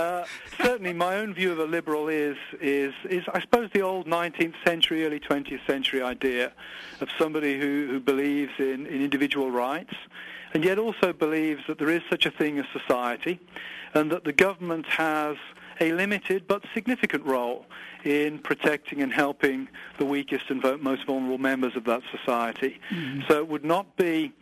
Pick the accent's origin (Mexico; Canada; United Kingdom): United Kingdom; now in United States; coming to America as a British person, I bring a whole different set of categories, mm-hmm. a whole different cultural history